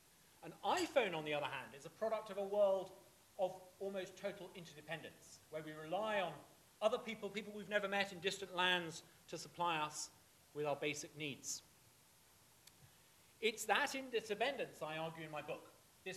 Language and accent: English; Uganda; I grew up in Uganda. When I was growing up in Uganda in the 1980s